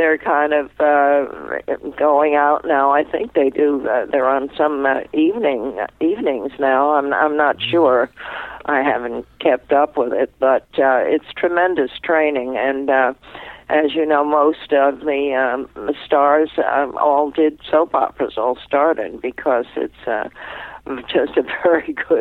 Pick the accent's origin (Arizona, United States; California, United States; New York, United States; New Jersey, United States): New York, United States; We met when I first started in New York, because I'm from New York, when I first started, when I was about 18